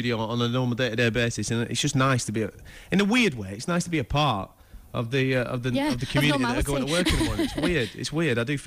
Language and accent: English; Blackburn, North West England, United Kingdom; Growing up in Blackburn, that's what I had to grow up eating. You know what I mean? We were poor where I came from, pal.